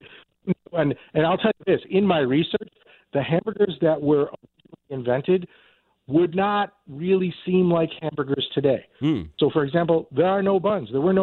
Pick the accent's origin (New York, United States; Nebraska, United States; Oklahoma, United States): New York, United States; Buffalo; I had to write an essay on my hometown, which is Buffalo, New York.